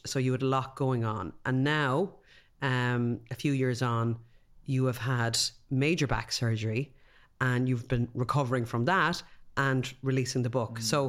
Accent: Ireland; and look, we're Irish, a lot of us grew up with a very poor sex talk or none at all

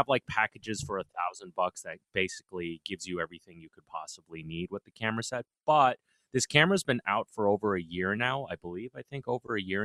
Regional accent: New York City, New York, United States; I'm born and raised in New York City. I'm just a lifelong New Yorker. My father immigrated from Taiwan. My mother immigrated from Korea.

